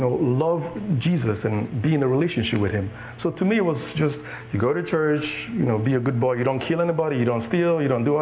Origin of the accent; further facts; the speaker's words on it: Nigeria; I come from Nigeria. I'm the middle child of 9 children.